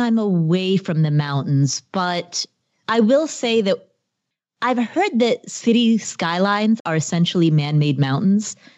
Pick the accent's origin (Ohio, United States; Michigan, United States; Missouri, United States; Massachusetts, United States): Ohio, United States; also born or lived in Nepal; I was born in Nepal, which is a landlocked country. Grew up in Ohio, landlocked.